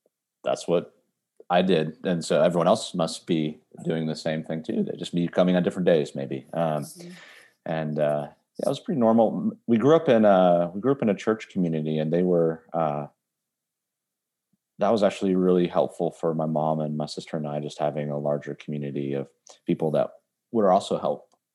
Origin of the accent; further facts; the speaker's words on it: Rochester, New York, United States; so I was raised in Rochester, New York. It's a town on Lake Ontario, about an hour east of Buffalo, New York.